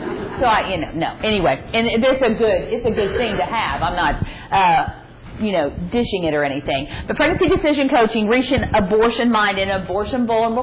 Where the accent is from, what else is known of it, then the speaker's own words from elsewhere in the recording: Texas, United States; I am from Texas. Who guessed? Actually, I don't really have a Texas accent.